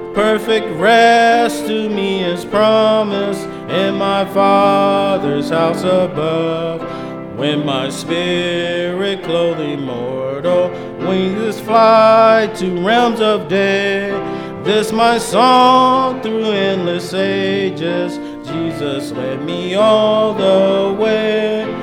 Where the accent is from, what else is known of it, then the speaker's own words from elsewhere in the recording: Colorado, United States; I'm from Colorado. I used to say kindergarten all the time. That's just how we used to say it.